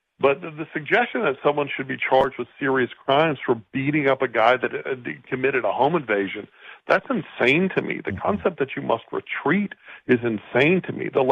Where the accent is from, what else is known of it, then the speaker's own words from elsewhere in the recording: Texas, United States; And all of that, as a Texan, is just crazy to me.